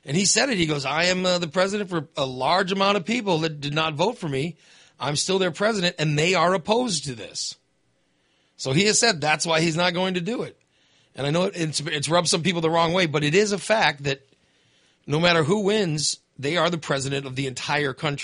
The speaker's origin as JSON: {"language": "English", "region": "Illinois", "country": "United States", "tie": "born or raised there", "said": "You know, I grew up in Macoupin County, you know. Macoupin County has a bunch of pro-gun Democrats, so we are."}